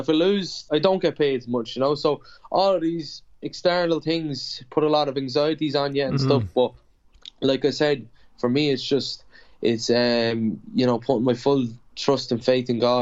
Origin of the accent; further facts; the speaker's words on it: Ireland; especially where I grew up in Ireland